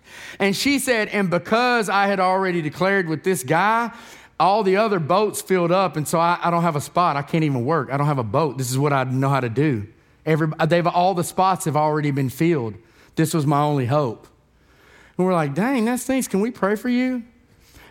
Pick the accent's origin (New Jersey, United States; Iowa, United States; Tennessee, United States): Tennessee, United States; We're from Tennessee, okay?